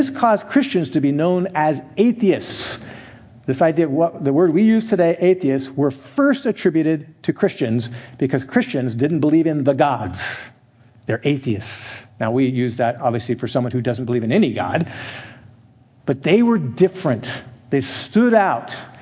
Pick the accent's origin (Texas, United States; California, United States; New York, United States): California, United States; I grew up here in Amador County.